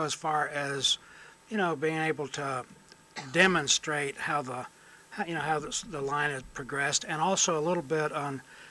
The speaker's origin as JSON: {"language": "English", "town": "York", "region": "South Carolina", "country": "United States", "tie": "born or raised there", "said": "Yeah, I was raised in York, South Carolina, which is over in the Rock Hill area."}